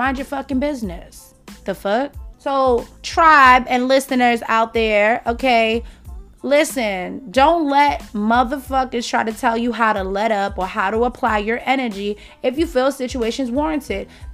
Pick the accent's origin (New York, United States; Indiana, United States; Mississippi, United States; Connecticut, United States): New York, United States; Bronx; I'm from the Bronx at the end of the day, okay? Yes, I've leveled up in life, but I'm still from the Bronx. I grew up struggling, fighting for mine.